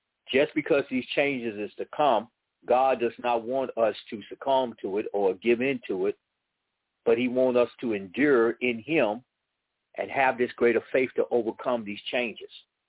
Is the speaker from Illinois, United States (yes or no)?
yes; Chicago, Illinois, United States; I mean, I was born in Chicago, and when I lived there and growing up there, I got to admit, I played in the cold